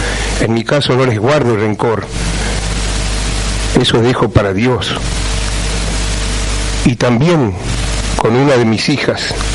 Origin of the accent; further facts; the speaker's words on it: Curuzú Cuatiá, Corrientes, Argentina; Nunca más que se mienta y se engañe a mi pueblo de Curuzú.